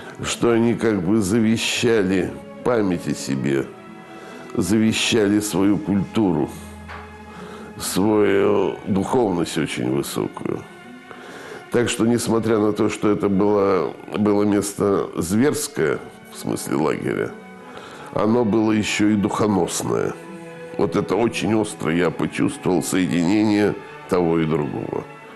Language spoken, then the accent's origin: Russian; Moscow, Russia; Вот я из Москвы выехал в Россию и никогда не жалел об этом.